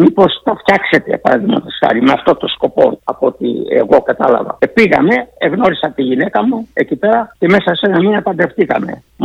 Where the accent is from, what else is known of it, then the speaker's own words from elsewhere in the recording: Greece; now in Australia; ξαναπήγα πίσω στην Ελλάδα και έβγαλα ταξί εκεί πέρα